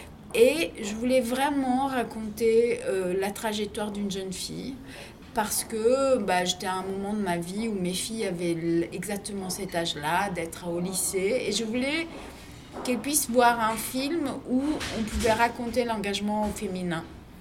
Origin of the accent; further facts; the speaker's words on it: Milan, Lombardy, Italy; born there; Moi, je suis née en 76 à Milan.